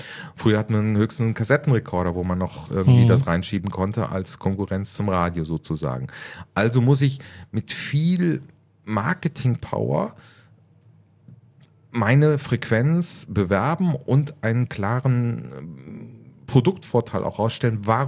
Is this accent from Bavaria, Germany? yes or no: no; Osnabrück, Lower Saxony, Germany; now in Mallorca, Spain; Osnabrück.